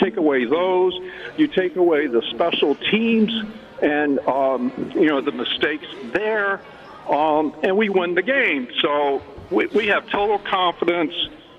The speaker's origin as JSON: {"language": "English", "town": "Trenton", "region": "New Jersey", "country": "United States", "tie": "born or raised there", "also_born_or_lived": "Connecticut", "lives_now": "Maryland, United States", "said": "We grew up, my wife and I, we grew up in the Trenton area."}